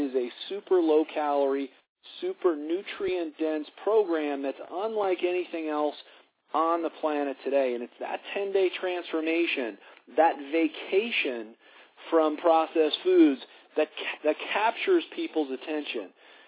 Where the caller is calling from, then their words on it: Colorado, United States; I'm calling in from Colorado tonight.